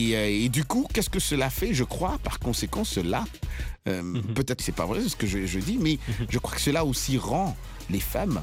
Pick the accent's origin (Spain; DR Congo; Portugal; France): DR Congo; Bukavu, South Kivu; born there; Ouais, je suis né à Bukavu.